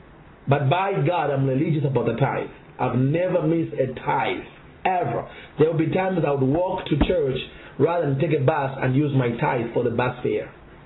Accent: Zambia; now in South Africa; I'm originally from a country in Africa called Zambia, mm-hmm, which is in Central Africa, not very far from the South Africa. You know, and so that's where I was born. But in 1994, I moved to South Africa

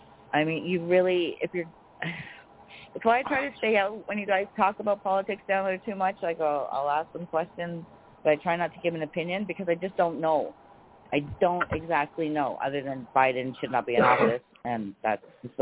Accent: Canada; I get labeled being a liberal because I'm from Canada.

